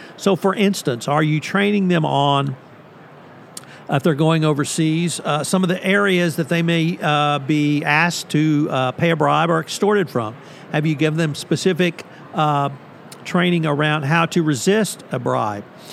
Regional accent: Bryan, Texas, United States; who funded the Carnegie Library in my hometown of Bryan, Texas.

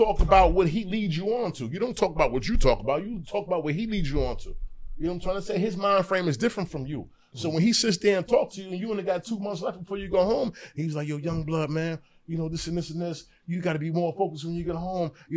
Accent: Yonkers, New York, United States; I don't know, I'm from Yonkers, so this is what it is.

